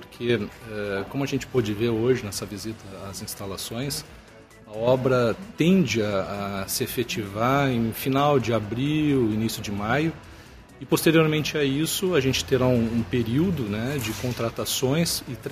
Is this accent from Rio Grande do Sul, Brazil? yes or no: yes; Rio Grande, Rio Grande do Sul, Brazil; Na verdade, nós somos da cidade do Rio Grande.